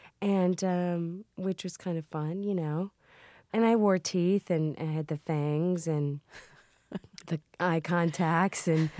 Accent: Baltimore, Maryland, United States; born there; also born or lived in Louisiana; Well, I was born in Baltimore, Maryland. My dad was stationed in Vietnam.

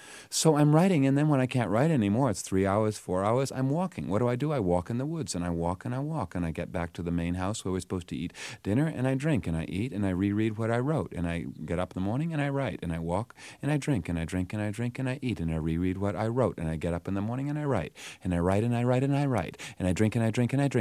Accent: New England, United States; accent: New England; I felt like a Kennedy. You know, I mean, with my New England accent.

